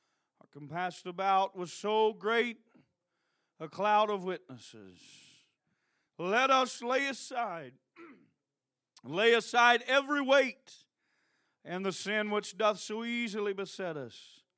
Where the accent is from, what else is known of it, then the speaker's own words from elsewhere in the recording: United States; born there; I'm just glad that God saw fit that I was born in America.